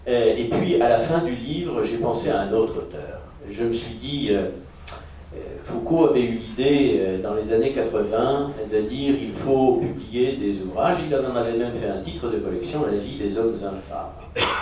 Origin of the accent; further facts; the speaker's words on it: Nantes, Pays de la Loire, France; il se trouve que je suis nantais, personne n'est parfait